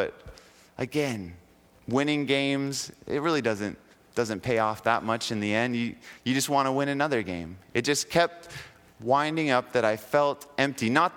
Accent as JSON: {"language": "English", "country": "United States", "said": "I'm an American, and I have the right to speed."}